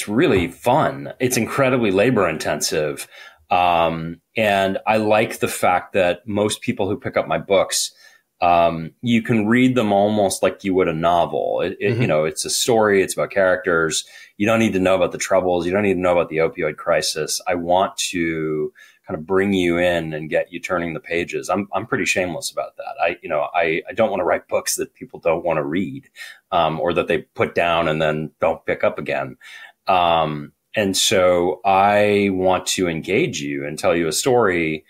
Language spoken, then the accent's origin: English; Boston, Massachusetts, United States; I'm from Boston.